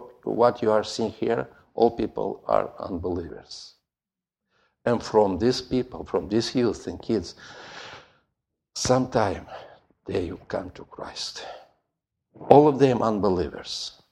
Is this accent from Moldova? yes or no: yes; Moldova; English is a second language; Winter, just I came a month ago from Moldova. It was also cold.